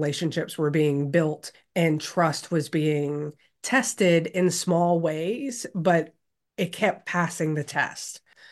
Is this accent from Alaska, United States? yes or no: no; Louisiana, United States; It wasn't just what I had been raised growing up in Louisiana thinking about as a leader.